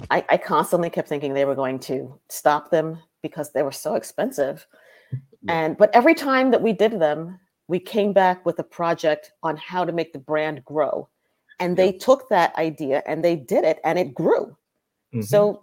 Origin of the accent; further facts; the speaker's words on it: Brooklyn, New York, United States; And, she's from Brooklyn. I'm from Brooklyn.